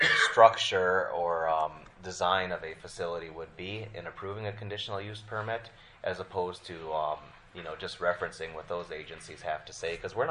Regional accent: Minnesota, United States; I grew up on the Iron Range, and I moved away from there for a reason.

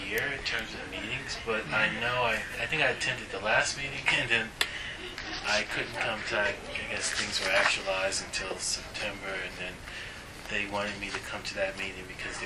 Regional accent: United States; So where am I? I'm the American sensibility.

